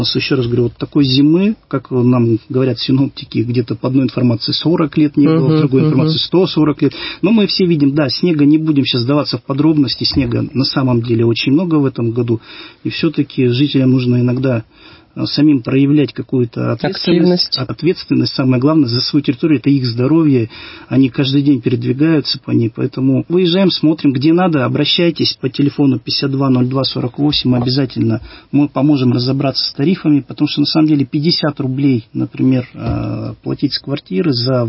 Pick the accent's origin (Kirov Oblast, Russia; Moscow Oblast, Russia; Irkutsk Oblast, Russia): Irkutsk Oblast, Russia; Irkutsk; я иркутянин